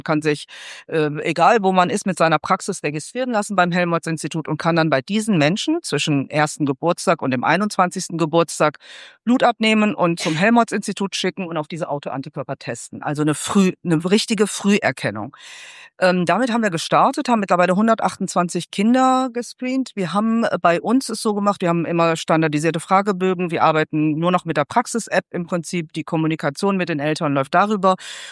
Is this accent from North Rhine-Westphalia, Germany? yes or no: yes; Leverkusen, North Rhine-Westphalia, Germany; Ich komme aus Leverkusen, Nordrhein-Westfalen.